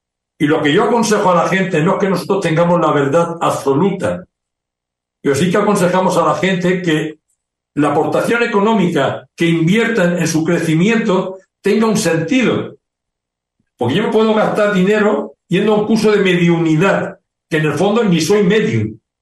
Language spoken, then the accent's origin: Spanish; Colombia; de Colombia.